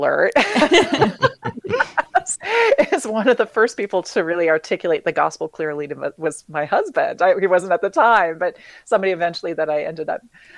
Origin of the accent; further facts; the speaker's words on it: Canada; now in Franklin, United States; We moved here from Canada most recently a couple of years ago.